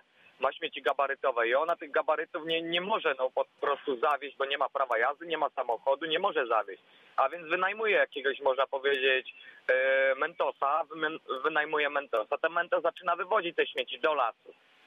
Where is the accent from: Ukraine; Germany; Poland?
Poland; Stary Trącz, Lubusz Voivodeship; jestem słuchaczem z radia, pochodzę ze Starego Trącza.